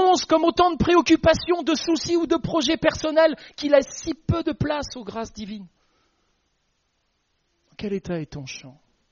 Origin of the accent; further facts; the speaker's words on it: Normandy, France; Moi, je suis issu de la Normandie et en Normandie, on a des marnières.